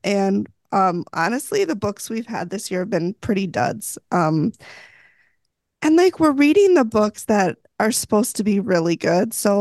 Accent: Midwest, United States; I'm from Midwest. We say everything wrong.

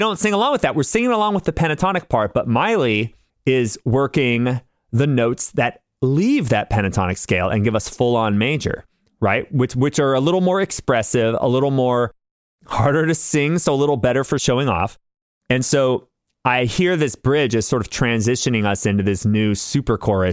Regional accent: California, United States; And I'm from SoCal.

